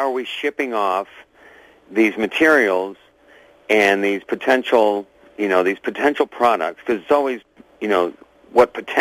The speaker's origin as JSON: {"language": "English", "region": "Wales", "country": "United Kingdom", "said": "I mean, I'm Welsh, so you need to understand that Wales was the very first country that Britain ever invaded."}